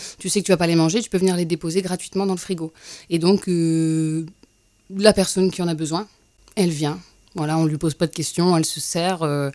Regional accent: Amiens, Hauts-de-France, France; born there; also born or lived in Quebec; je me suis demandé si à Amiens, ma ville de cœur, ma ville de naissance, est-ce que c'était la même chose?

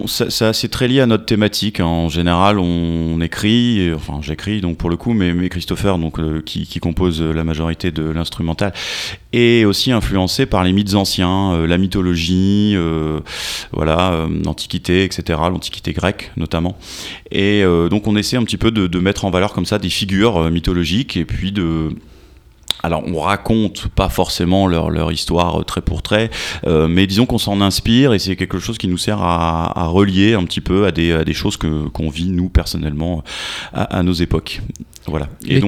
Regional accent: Amiens, Hauts-de-France, France; On est d'Amiens

